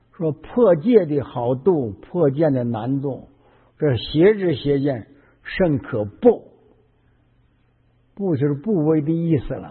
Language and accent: Chinese; Heilongjiang, China; born there; 我感觉我到我们黑龙江，这是我出生地